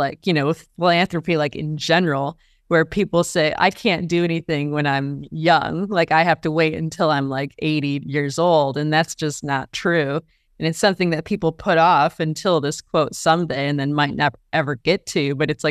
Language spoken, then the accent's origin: English; Flint, Michigan, United States; So, long story short, I grew up in Flint, Michigan. My whole family works for the auto industry